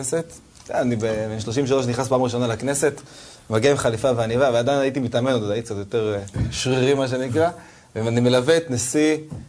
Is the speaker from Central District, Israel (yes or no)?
yes; Netanya, Central District, Israel; תקשיב, אני גדלתי בנתניה